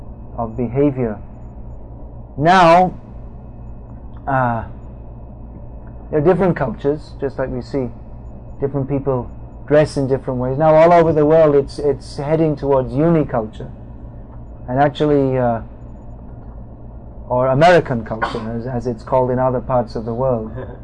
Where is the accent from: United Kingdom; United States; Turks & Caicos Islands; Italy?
United Kingdom; England; I come from England, and it's different English.